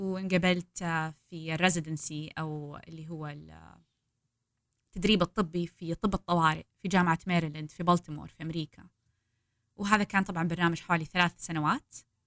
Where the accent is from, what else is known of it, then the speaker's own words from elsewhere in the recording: Jeddah, Makkah Province, Saudi Arabia; moved away as an adult; now in Baltimore, United States; أنا من جدة، تولدت وتربيت في جدة ورحت جامعة الملك عبد العزيز كلية الطب، تخرجت من فترة. بعد ما تخرجت اشتغلت شوية في الطب في السعودية